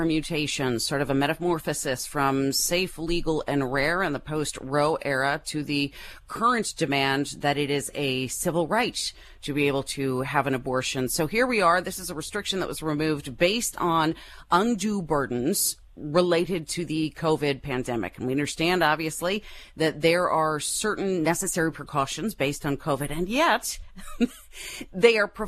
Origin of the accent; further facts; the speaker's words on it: Maryland, United States; Well, a federal judge in my home state of Maryland has removed in-person requirements for accessing abortion pills.